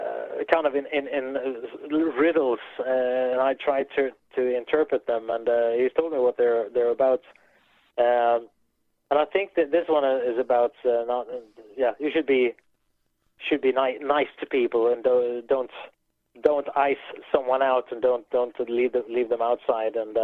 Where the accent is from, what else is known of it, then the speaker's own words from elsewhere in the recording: Sweden; since we're from Sweden, I think we have some other influences